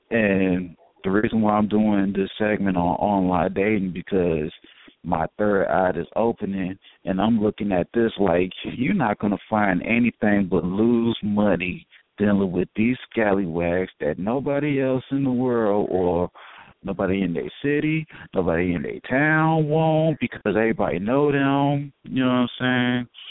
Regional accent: Chicago, Illinois, United States; I'm from the Chi, South Side.

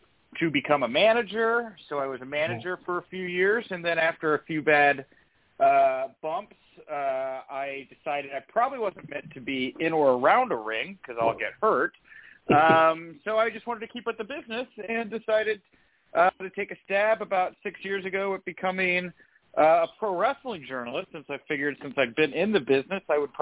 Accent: Texas, United States; moved away as an adult; now in Chicago, United States; I grew up in Texas. I was a wrestling fan as a kid. I also had a passion for doing comedy, specifically improv. And so when I went to college, I moved to Chicago, where I still live

